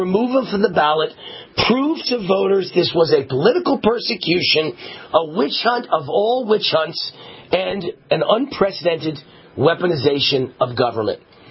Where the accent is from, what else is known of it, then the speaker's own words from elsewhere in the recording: Nevada, United States; Then comes my home state of Nevada.